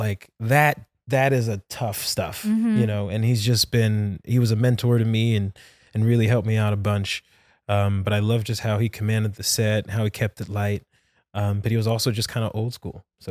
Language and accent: English; New Jersey, United States; I lived in Brooklyn. I've lived everywhere in the city. But originally, truly Jersey person.